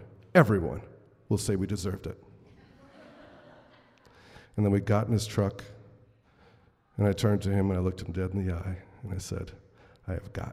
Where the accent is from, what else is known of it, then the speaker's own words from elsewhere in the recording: Maine, United States; I'm from Maine.